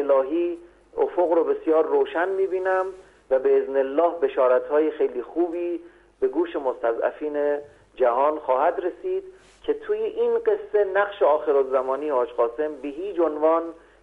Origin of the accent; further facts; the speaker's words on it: Afghanistan; در کل آینده رو من به عنوان یک افغانستانی